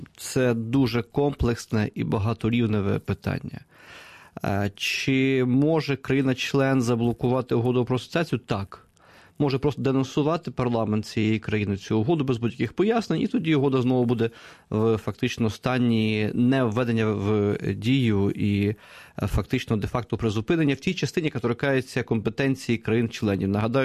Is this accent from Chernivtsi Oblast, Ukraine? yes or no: yes; Chernivtsi Oblast, Ukraine; в моїй рідній Чернівецькій області, де так само десь біля 200 з копійками тисяч румун